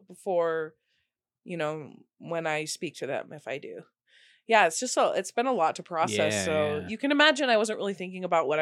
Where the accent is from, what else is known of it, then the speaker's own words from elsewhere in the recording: Nevada, United States; I'm from Nevada and I live in Las Vegas right now.